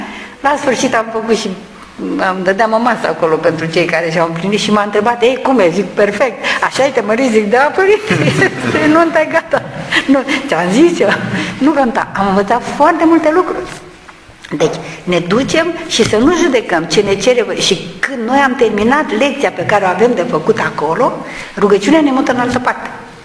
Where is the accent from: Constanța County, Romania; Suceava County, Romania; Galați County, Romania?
Galați County, Romania; Galați; te duci la Galați, că eram din Galați